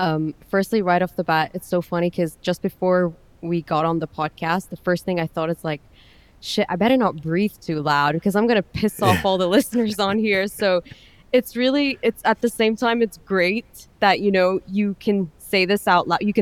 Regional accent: Dubai, United Arab Emirates; also born or lived in Azerbaijan; I'm actually based in Dubai, UAE, United Arab Emirates. I grew up here, but I'm originally from Azerbaijan. But yeah, I guess I call both my home.

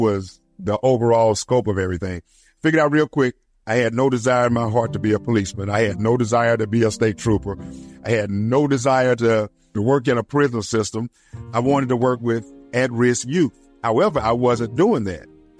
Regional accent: Oxford, Mississippi, United States; I was born and raised here in Oxford, Mississippi. I'm a graduate of Oxford High School, graduated in 1993

